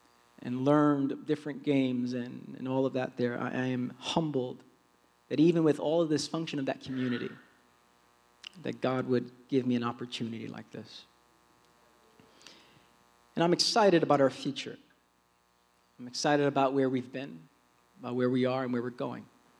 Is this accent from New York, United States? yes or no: yes; Brooklyn, New York, United States; I'm a kid from East New York, Brooklyn, just 15 minutes away from here. A neighborhood when I grew up, which was filled with violence and drug addiction.